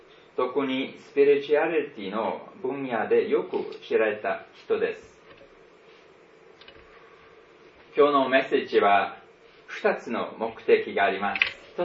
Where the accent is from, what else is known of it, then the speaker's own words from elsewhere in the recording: Switzerland; born there; Japanese is a second language; 私はスイスで生まれ、両親に愛されて育ちました。